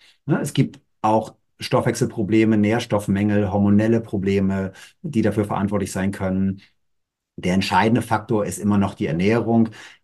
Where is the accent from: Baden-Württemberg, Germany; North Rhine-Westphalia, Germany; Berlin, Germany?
North Rhine-Westphalia, Germany; Cologne; born there; so sagt man in meiner Geburtsstadt Köln.